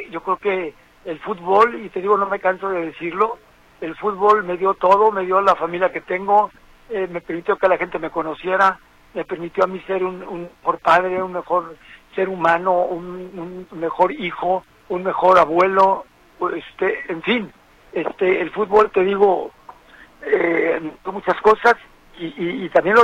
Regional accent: Mexico; Yo lo que deseo, lo que quiero como mexicano, como jugador de la selección, que le pase lo mejor

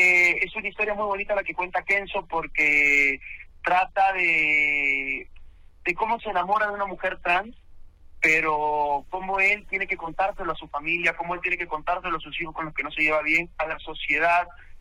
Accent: Peru; now in Mexico; Porque, bueno, vengo de Perú, saben que allá de repente no es la industria como es acá

